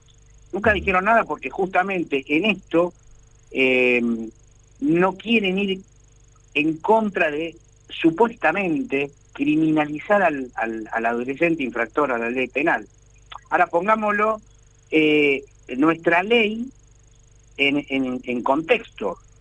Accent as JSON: {"language": "Spanish", "region": "Buenos Aires", "country": "Argentina", "tie": "born there", "said": "en mi barrio, a una cuadra y pico de donde yo nací, en Barracas, en la ciudad de Buenos Aires"}